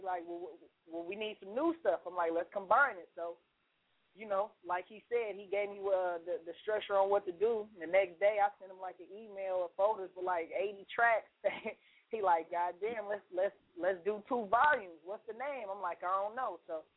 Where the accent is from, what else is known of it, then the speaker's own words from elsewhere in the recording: Vallejo, California, United States; growing up in the Crestside of North Vallejo